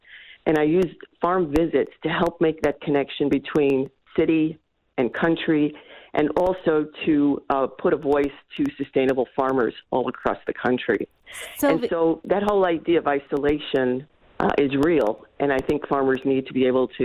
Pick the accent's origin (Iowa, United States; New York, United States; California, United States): New York, United States; New York City; I grew up in the Bronx of New York City, and after a full career in public relations, began farming at an age when many people retire.